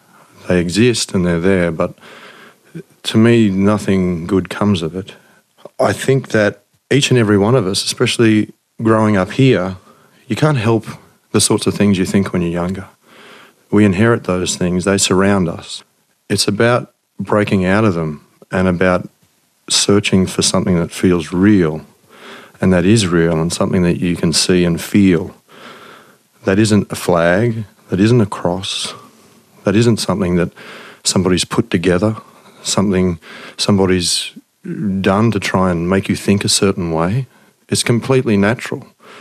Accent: New South Wales, Australia; I grew up out in the Riverina

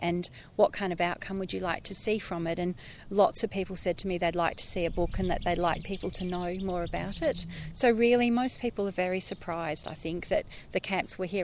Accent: Fremantle, Western Australia, Australia; I was born in Fremantle and grew up there. So my dad went to school in Claremont.

